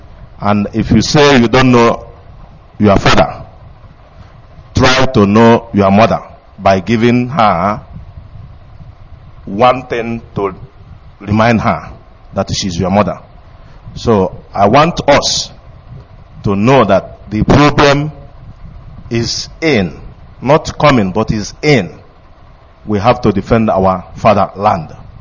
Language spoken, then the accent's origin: English; Owa, Enugu State, Nigeria; I came from Owa, in a Zag local government area in Enugu State, Biafra land.